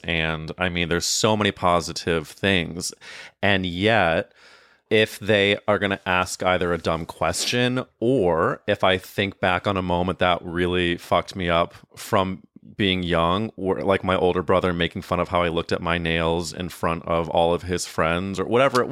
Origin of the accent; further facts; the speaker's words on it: St. Louis, Missouri, United States; I grew up in Missouri in St. Louis, where there were obviously queer people everywhere